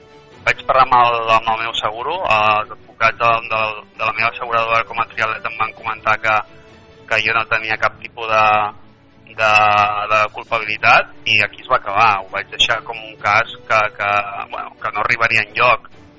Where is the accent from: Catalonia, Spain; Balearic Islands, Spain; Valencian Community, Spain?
Catalonia, Spain; Platja d'Aro; i soc de Platja d'Aro